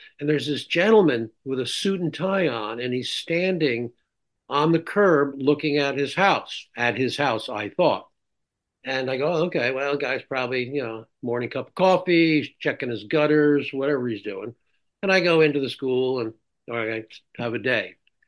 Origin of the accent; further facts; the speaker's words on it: New Jersey, United States; That's where I grew up in North Jersey. That's what my family did.